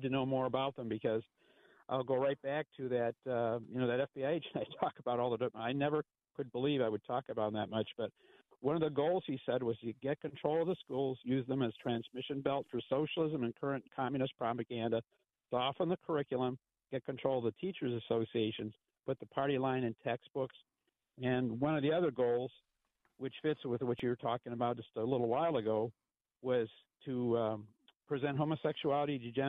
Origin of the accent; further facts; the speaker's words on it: Michigan, United States; born there; I was born in Michigan, but my family roots are in New York